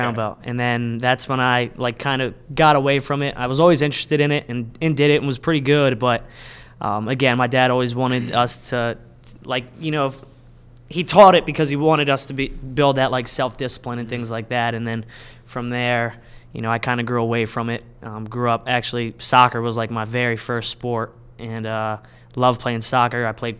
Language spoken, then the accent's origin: English; Lititz, Pennsylvania, United States; Yeah, I grew up here in Lancaster, in Lititz.